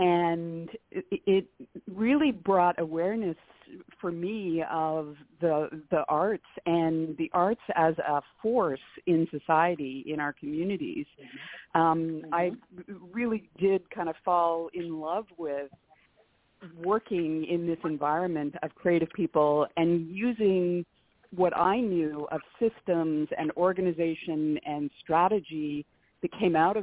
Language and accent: English; Ontario, Canada; also born or lived in London, Ontario / Montreal; Yes, actually, I am Canadian, Lenny. I was born in Canada, in London, Ontario, and I grew up just outside of Toronto. So my formative years were all there in Canada.